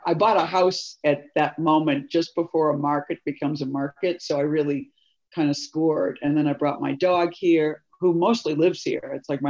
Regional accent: Boston, Massachusetts, United States; moved away as an adult; now in New York, United States; I mean, I think I came to New York and I felt like I was arriving with a handicap. You know, I came from Boston.

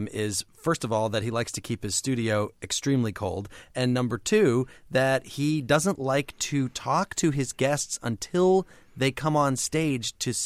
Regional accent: Illinois, United States; I'm from Illinois, so same reason.

